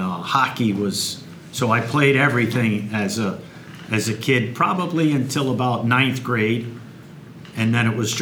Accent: West Haven, Connecticut, United States; I'm originally from West Haven, and we relocated to Wallingford 18 years ago.

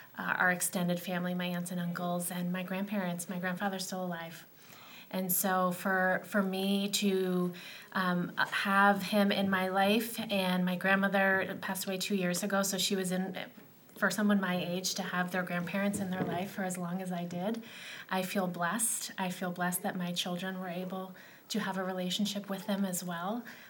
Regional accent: North Haven, Connecticut, United States; I grew up in the town next door in North Haven, Connecticut. Spent my entire, pretty much my entire life there. My parents still live there, so it's still home for me.

